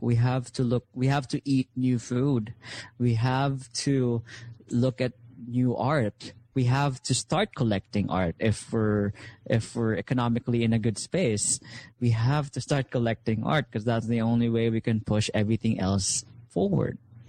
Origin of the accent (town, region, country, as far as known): Philippines